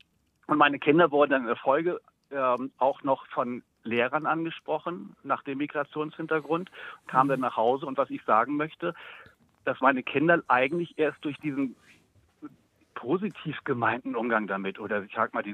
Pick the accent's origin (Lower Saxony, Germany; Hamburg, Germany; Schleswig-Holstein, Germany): Schleswig-Holstein, Germany; born there; Ich bin gebürtiger Schleswig-Holsteiner.